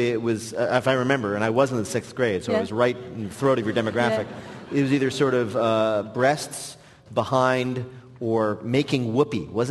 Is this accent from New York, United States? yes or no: no; New Jersey, United States; I'm from New Jersey. I'm always looking for the flaw.